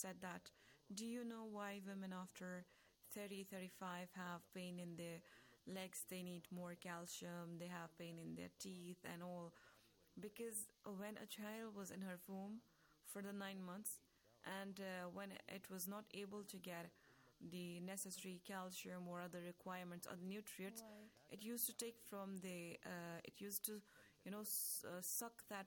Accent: Jammu and Kashmir, India; now in Qom, Iran

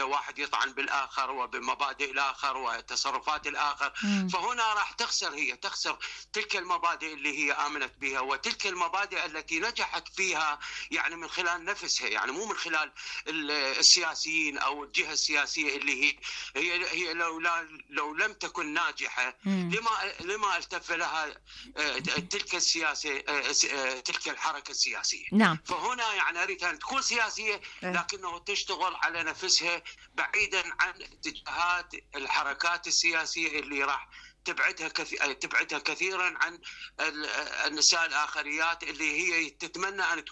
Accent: Iraq

